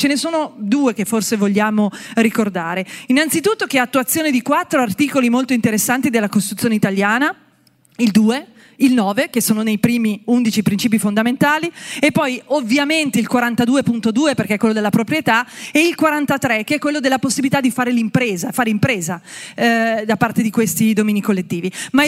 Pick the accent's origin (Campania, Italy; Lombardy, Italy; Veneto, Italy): Lombardy, Italy; Monza; dico noi di Milano perché io sono di Monza, quindi sono di pianura, quindi occhio.